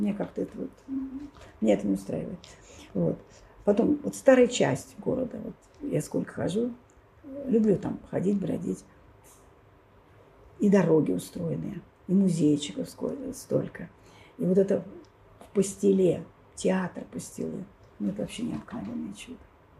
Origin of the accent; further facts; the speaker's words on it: Kolomna, Moscow Oblast, Russia; Я родилась в Коломне, я выросла в Коломне. Это мой город. Это моя улица, я по ней в школу ходила.